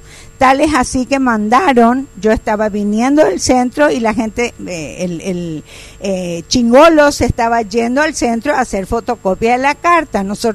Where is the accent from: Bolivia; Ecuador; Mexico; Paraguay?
Paraguay; vengo de Paraguay